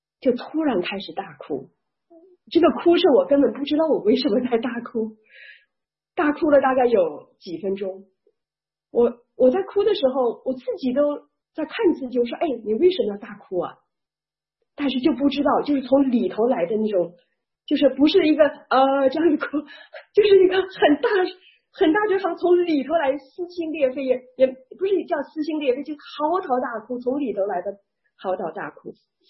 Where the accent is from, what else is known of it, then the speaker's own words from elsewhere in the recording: Nanjing, Jiangsu, China; 那我是从中国来的，从中国南京来的，然后90年信主，90年信耶稣。